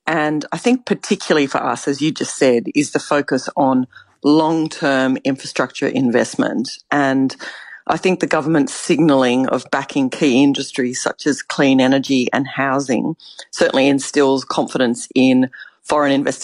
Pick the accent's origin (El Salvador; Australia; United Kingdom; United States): Australia; And certainly as an Aussie, an alignment of culture and language and rule of law.